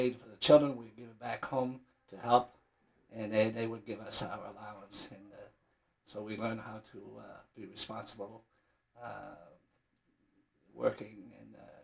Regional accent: Lewiston, United States; Yes, I was grew up in Lewiston. I went to Lewiston High School, graduated from Lewiston High School in 1955.

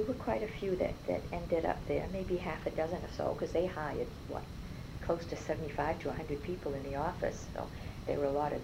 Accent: Lewiston, Maine, United States; And I was born in Lewiston in February 21st of 1936. And I grew up in Lewiston, and I'm French Catholic

